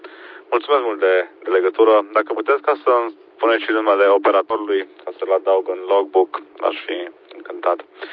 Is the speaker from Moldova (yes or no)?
no; Hațeg, Hunedoara County, Romania; now in Timișoara, Romania; Și eu deloc sunt din Hatec, dar de prin 1993 m-am mutat în Timișoara și mă operez din zona aceasta.